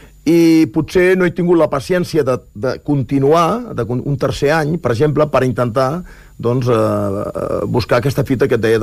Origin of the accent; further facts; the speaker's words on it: Tarragona, Catalonia, Spain; jo soc de mar, no? Jo vinc de mar, soc de Tarragona, vinc a Cambrils